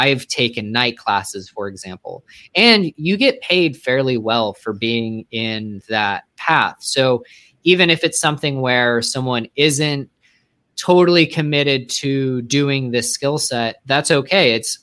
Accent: Montana, United States; I was raised in Montana, and just started there.

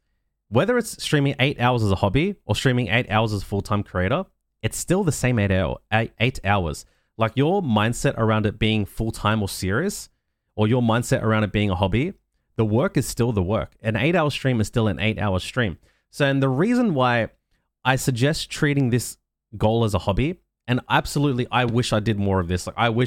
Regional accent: Melbourne, Victoria, Australia; I'm a guy from Melbourne, Australia, who did content creation for almost 7 years straight.

